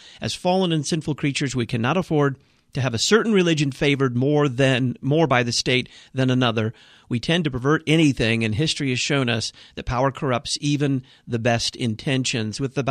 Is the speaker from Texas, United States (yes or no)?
yes; Texas, United States; Because I'm from Texas, and I feel like it on this day.